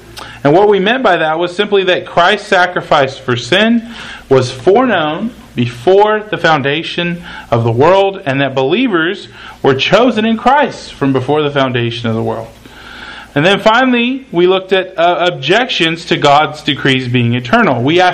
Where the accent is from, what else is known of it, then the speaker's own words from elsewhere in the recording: Texas, United States; born there; I was born in Texas.